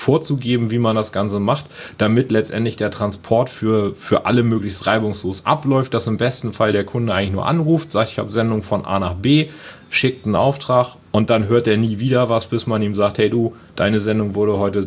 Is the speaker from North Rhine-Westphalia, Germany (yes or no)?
no; Itzehoe, Schleswig-Holstein, Germany; born there; also born or lived in Krempeheide; now in Lübeck, Germany; Geboren bin ich tatsächlich in Itzehoe aufgewachsen, oder das erste Jahr meines Lebens habe ich in Krempeheide verbracht. kleines Dorf wird keiner kennen. Was die Leute eher kennen, liegt bei Wacken.